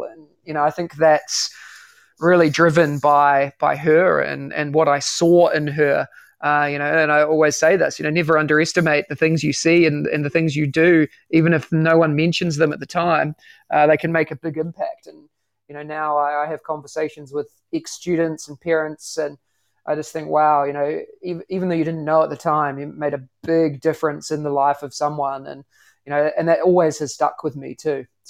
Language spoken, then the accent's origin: English; New Zealand; accent: New Zealand; moved away as an adult; now in Singapore; My background is, as you can tell by the accent, I'm from New Zealand. I'm a teacher.